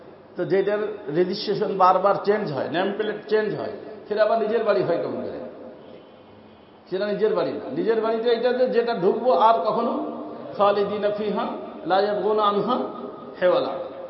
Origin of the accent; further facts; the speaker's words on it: Bikrampur, Dhaka Division, Bangladesh; বাড়ি কোথায়? বিক্রমপুর। সেই জন্য ওয়ারি থাকা সত্য, জন্ম হওয়া সত্য বিক্রমপুরের মানুষ আমরা